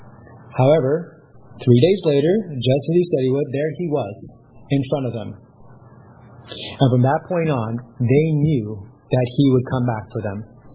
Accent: Vancouver, British Columbia, Canada; born there; We were living on the West Coast at the time. In fact, I was born in Vancouver.

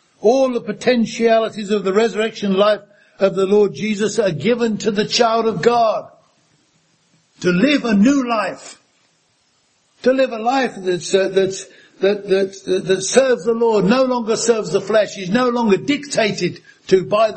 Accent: Bedford, East of England, United Kingdom; born there; I was just an ordinary guy from, I was born in Bedford, about a mile from where Bunyan wrote Pilgrim's Progress

